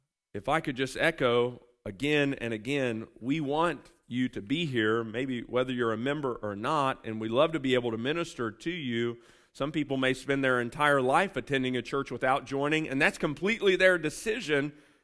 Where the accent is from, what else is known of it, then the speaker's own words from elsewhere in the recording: Chillicothe, Ohio, United States; born there; it's amazing how much different it is just 30 minutes south from where I was born in Chillicothe.